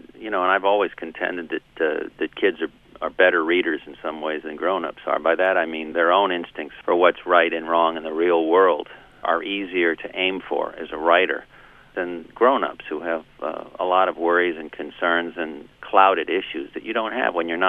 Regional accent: Florida, United States; I think I was more affected by my own childhood and growing up in Florida and having it change so radically in my own lifetime.

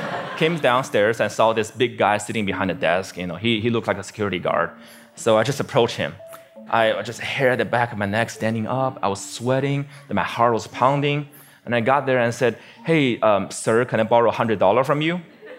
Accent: Beijing, China; Bill Gates came to my hometown, Beijing, China, to speak, and I saw his message.

